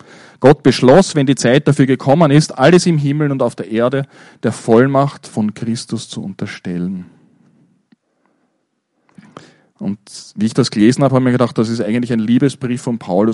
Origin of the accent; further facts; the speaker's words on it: Austria; bei uns in Österreich, so mit unserer kulturellen Prägung